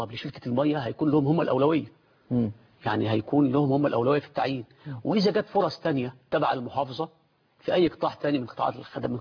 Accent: Atfih, Giza Governorate, Egypt; إحنا أبناء مصر كلنا، يعني ما تفرقش إن أنا ابن أطفيح أو ابن أحد قرى مركز أطفيح

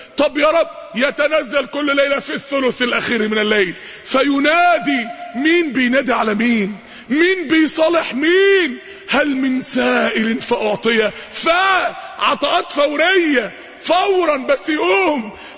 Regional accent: Mansoura, Dakahlia, Egypt; عندنا في المنصورة شاب من الشباب عايز يتجوز

